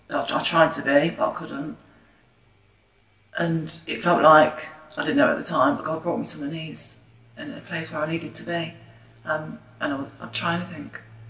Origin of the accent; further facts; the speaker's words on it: Wandsworth, London, United Kingdom; 36, and I grew up in Wandsworth.